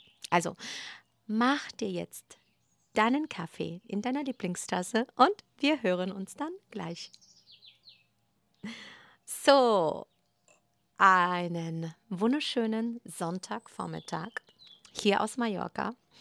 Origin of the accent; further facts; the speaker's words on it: Poland; Ich bin selbst sehr katholisch in Polen aufgewachsen